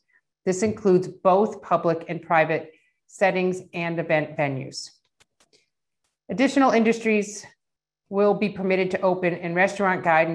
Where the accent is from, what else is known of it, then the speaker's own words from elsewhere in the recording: Worcester, Massachusetts, United States; That includes, you know, Fenway Park, Gillette Stadium, TD Garden, and yes, Polar Park in my hometown area of Worcester.